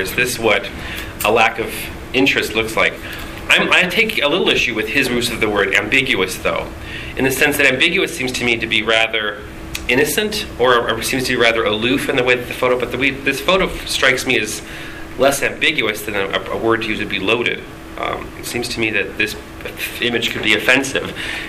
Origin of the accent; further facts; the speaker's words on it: Munich, Bavaria, Germany; The picture ended up on a wall of my retrospective exhibition in my hometown, Munich, together with 200 of my images